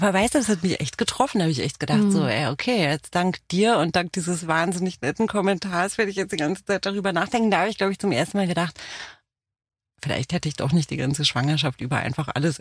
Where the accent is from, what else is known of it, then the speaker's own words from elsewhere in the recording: Romania; Nee, aus Rumänien bin ich und sie ist aus Griechenland.